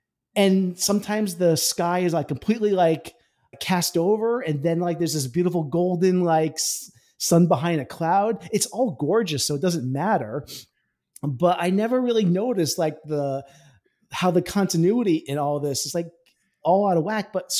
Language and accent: English; New England, United States; I mean, we are both from New England